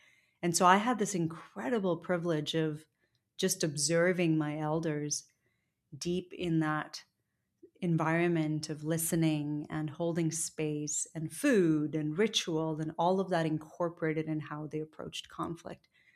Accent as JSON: {"language": "English", "town": "Lahore", "region": "Punjab", "country": "Pakistan", "tie": "born or raised there", "lives_now": "United States", "said": "I come from the Gujar clan, which is people of the milk. And so they would go door to door in our small community in Lahore, Pakistan, distributing milk."}